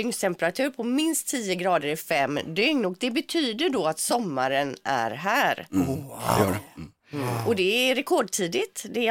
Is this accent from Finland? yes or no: yes; Finland; För att jag är finne.